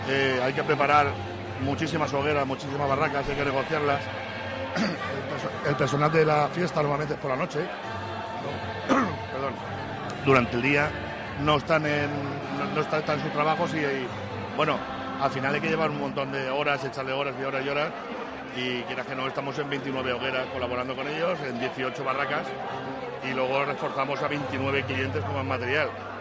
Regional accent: Alicante, Valencian Community, Spain; Yo tengo esas dos características, que soy alicantino, que me gusta la fiesta. Yo en 56 años que tengo, yo no he faltado ningún año a las hogueras, a mi fiesta de Alicante.

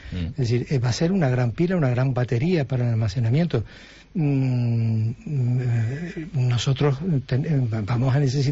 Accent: Agüimes, Canary Islands, Spain; Yo soy de Agüime, vivo en Agüime

